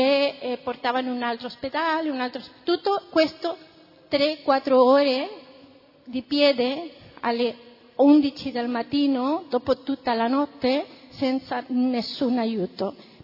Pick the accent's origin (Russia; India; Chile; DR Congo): Chile; un altro anche cileno, io sono cilena